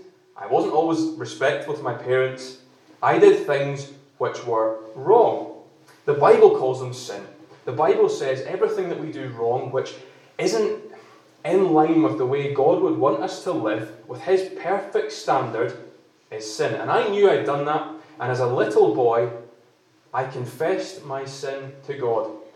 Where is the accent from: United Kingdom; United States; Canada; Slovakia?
United Kingdom; Scotland; I'm also from Fife, so I live in a little village called Kelty. It's about half an hour from here and I am a Christian too.